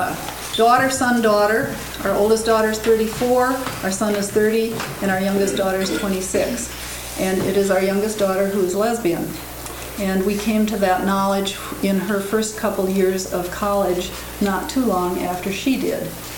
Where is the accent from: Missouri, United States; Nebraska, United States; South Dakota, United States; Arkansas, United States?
South Dakota, United States; in my other life, I am a writer, especially about place, growing up in South Dakota.